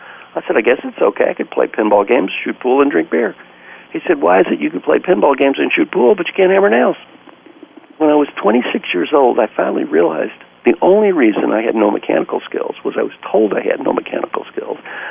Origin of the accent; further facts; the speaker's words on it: Valley Station, Kentucky, United States; I said, I'm from Valley Station, Kentucky. I thought the F word was the adjective that preceded all nouns.